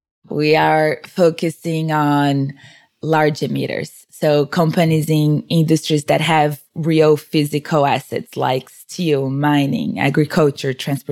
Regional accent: Brazil; English is a second language; I'm originally from Brazil, as you may notice, my accent

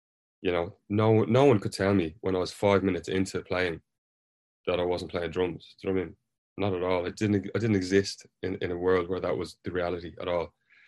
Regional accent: Ireland; now in London, United Kingdom; We've had a lot of experience with prejudice for being Irish in London, stereotypes and other kind of thing, and it's been pretty rough, you know.

